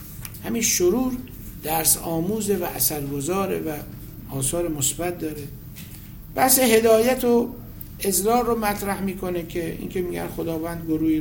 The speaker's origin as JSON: {"language": "Persian", "country": "Iran", "said": "گفت اهل کجایی؟ گفتم ایران. گفت از کجا آمدی؟ گفتم از ایران."}